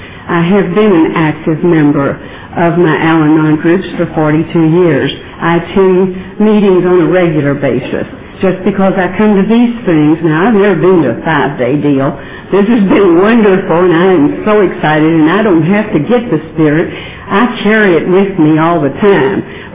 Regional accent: Louisville, Kentucky, United States; I'm from Louisville, Kentucky.

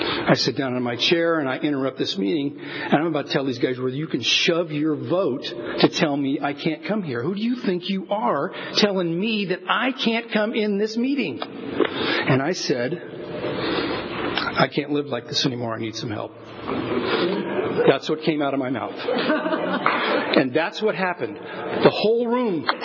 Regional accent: Avondale, California, United States; I'm a boy from Avondale. So I am.

